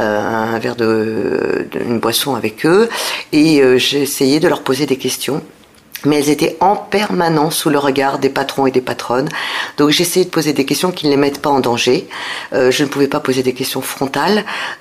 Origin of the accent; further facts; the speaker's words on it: France; Je suis une femme et je suis française.